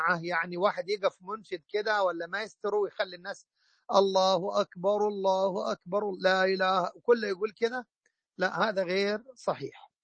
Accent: Egypt; وأن يحفظ بلادنا مصر من كل مكروه وسوء

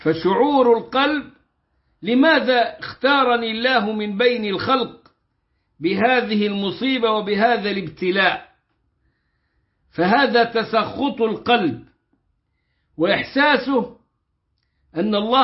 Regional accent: Upper Egypt, Egypt

